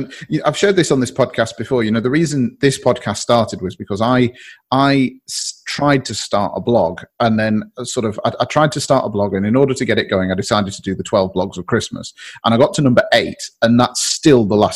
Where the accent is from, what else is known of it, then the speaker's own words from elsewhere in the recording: North East England, United Kingdom; It's an ice lolly, I'm afraid. I'm from the northeast, and it's an ice lolly.